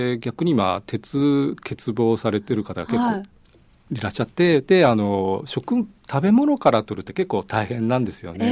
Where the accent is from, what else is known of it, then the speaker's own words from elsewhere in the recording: Hakodate, Hokkaido, Japan; 実はずっと隠してるんですけども、実は地元です。